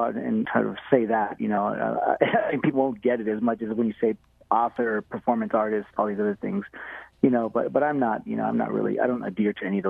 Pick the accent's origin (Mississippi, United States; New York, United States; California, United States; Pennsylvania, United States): California, United States; I was born and raised in the San Joaquin Valley in California, which is a big agricultural, you know, space there, region there.